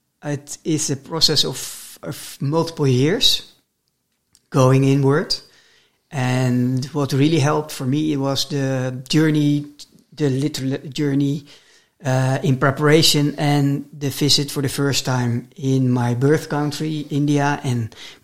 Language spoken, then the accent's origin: English; Netherlands; English is a second language; also born or lived in United States; I grew up in the Netherlands and partly in the US, but here is my starting point.